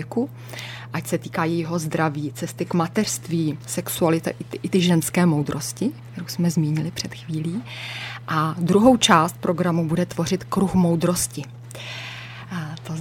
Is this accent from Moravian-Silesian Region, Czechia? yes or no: no; Mladá Boleslav, Central Bohemian Region, Czechia; můj úplně první kurz nebyl v Mladé Boleslavi, ono to zrálo nějakou dobu, než jsem dostala odvahu vrátit se do svého rodného města, kde mě všichni znají